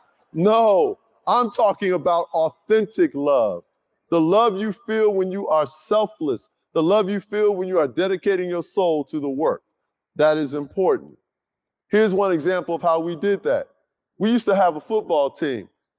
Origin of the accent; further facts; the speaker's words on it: Chicago, Illinois, United States; I don't know what to do with that because I'm from Chicago, right? You're a brother who cries in Chicago, you will get killed, okay?